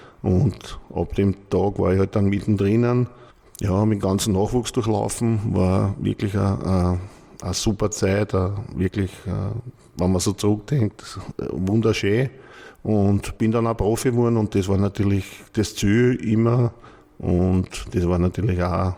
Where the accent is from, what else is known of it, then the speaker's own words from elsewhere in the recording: Vienna, Austria; Aufgewachsen bin ich im 15. Bezirk, im Wieninger Park. Das ist in der Nähe von der Schmelz, zwischen Schmelz und Claret. Ja, wir haben da gewohnt, direkt.